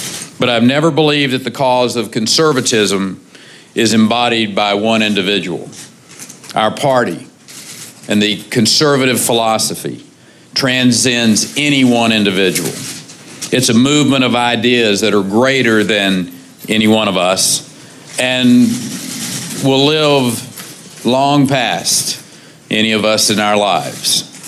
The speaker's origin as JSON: {"language": "English", "region": "Texas", "country": "United States", "said": "As a Texan, I've never shied away from a fight, particularly when I considered the cause to be righteous."}